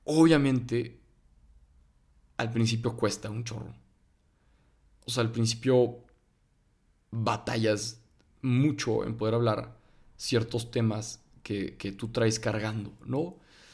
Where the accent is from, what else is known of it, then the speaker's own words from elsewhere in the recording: Torreón, Coahuila, Mexico; estaba toda la inseguridad aquí en Torreón, en mi ciudad natal